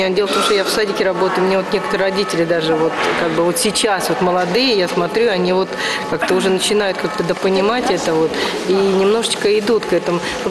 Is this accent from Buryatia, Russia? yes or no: no; Moscow, Russia; Мы вообще из Москвы